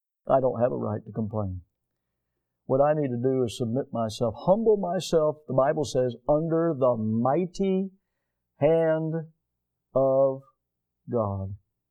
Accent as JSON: {"language": "English", "country": "United States", "said": "That's my right as an American."}